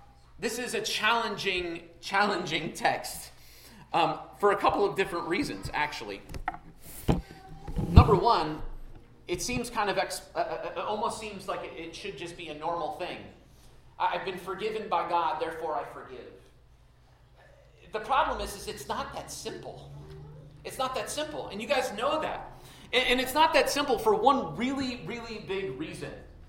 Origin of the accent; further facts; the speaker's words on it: Pennsylvania, United States; I want to, many of you know, I'm from Pennsylvania.